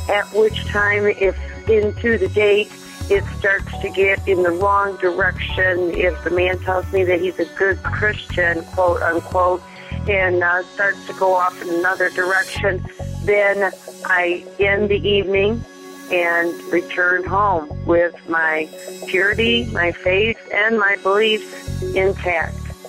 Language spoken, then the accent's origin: English; Michigan, United States; I'm from Michigan.